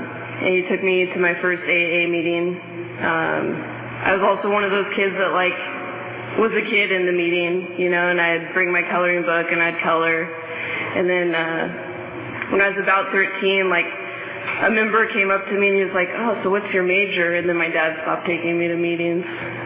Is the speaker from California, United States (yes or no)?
yes; Fresno, California, United States; I was born and raised in Fresno.